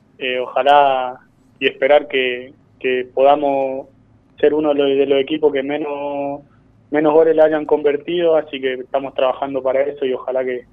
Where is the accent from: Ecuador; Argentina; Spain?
Argentina; born there; soy nacido en Argentina, pero tengo pariente, digamos, paraguayo, pero soy argentino.